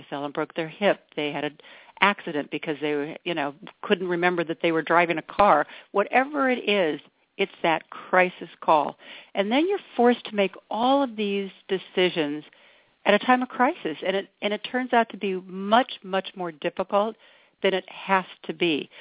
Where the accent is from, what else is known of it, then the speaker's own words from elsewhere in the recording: Sacramento, California, United States; So I started driving around my hometown of Sacramento trying to find a good place for her